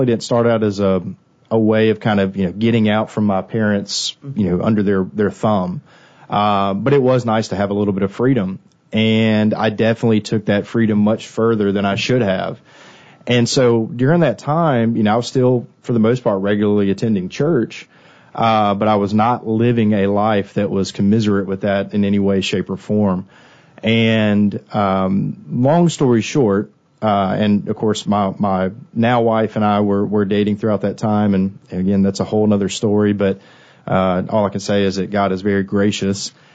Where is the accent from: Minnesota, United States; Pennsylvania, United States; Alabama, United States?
Alabama, United States; Saraland; So, grew up in Mobile, Saraland, specifically. But yeah, grew up in Saraland, so not too far from here. And, lovely Christian parents I love who love me and raised me in the faith.